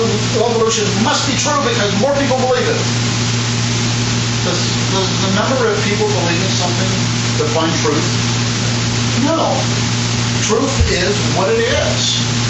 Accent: United States; And I was born in the United States. I lived all my life in the United States.

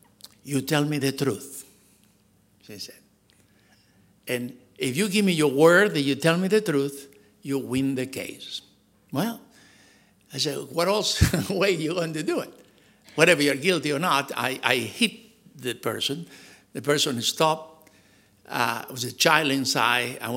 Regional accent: Argentina; English is a second language; I said, not only I'm an American, I'm an Argentinian.

